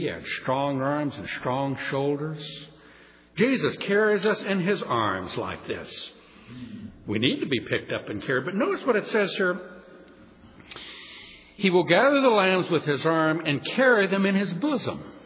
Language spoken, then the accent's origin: English; New Orleans, Louisiana, United States; When I was a child, I remember once growing up in New Orleans